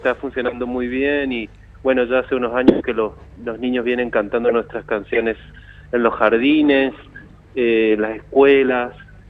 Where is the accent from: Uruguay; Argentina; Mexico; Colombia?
Argentina; Resistencia, Chaco; born there; yo nací en Resistencia Chaco, pero bueno, ella se crió de muy chica en Resistencia también, así que somos casi del mismo lugar, de la misma región.